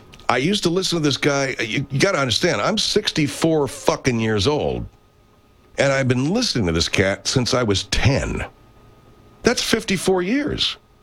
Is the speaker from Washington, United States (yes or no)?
yes; Longview, Washington, United States; Dude, I grew up in Longview. Used to go to Vader all the time.